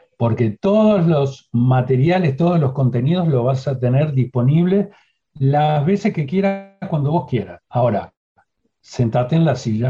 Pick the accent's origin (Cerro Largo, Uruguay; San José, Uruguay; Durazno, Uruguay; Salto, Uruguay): Salto, Uruguay; yo soy del interior, nací en Salto, y sé muy bien las dificultades que podemos tener los que vivimos en el interior